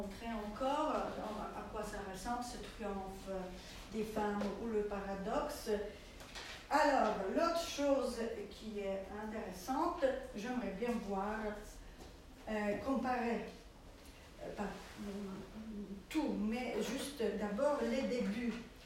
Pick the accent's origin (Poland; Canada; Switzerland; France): Poland; Comme je suis polonaise, donc je peux vous dire, hein, c'était un pays